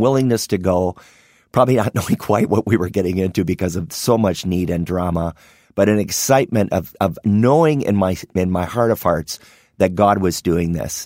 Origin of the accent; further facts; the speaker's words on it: Holland, Michigan, United States; So I was raised in Little Holland, Michigan, and a little Dutch community, little enclave that was I mean, it was a very wholesome place to grow up. So I'm 62 years old.